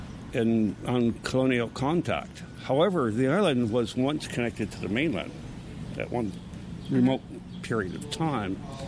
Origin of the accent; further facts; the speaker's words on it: Northampton, Massachusetts, United States; born there; I was born here in Northampton, Massachusetts.